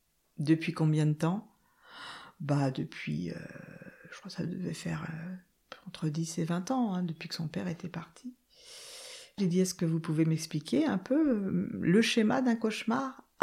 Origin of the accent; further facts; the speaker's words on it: Vaupillon, Centre-Val de Loire, France; J'ai toujours vécu ici. Ouais. Je suis née à Vaupilon. Enfin, je suis née à Vaupilon. Mes parents habitaient Vaupilon.